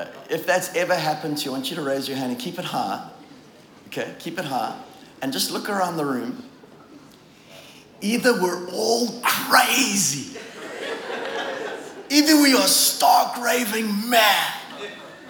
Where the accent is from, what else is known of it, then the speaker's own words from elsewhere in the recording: Durban, KwaZulu-Natal, South Africa; now in Australia; I grew up in Durban, South Africa.